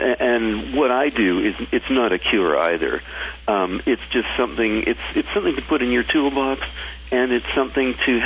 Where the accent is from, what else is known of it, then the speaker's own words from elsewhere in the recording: Canada; I am from Canada. Yes, I am.